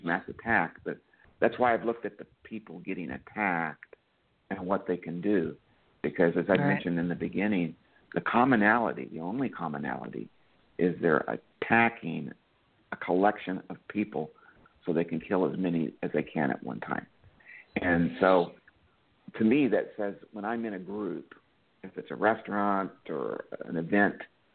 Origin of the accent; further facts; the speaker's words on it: Pasadena, Maryland, United States; I'm from Pasadena, Maryland. I'm not that far from Annapolis.